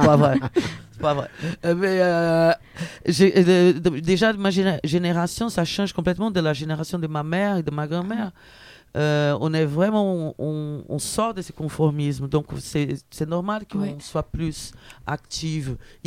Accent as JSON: {"language": "French", "country": "Brazil", "second_language": "French", "said": "Mais ce que je ressens en tant que brésilienne"}